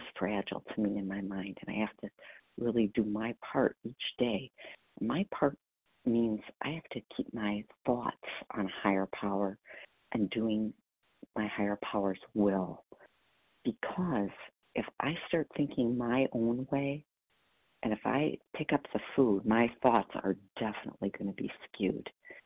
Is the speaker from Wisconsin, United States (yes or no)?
yes; Wisconsin, United States; I'm from Wisconsin.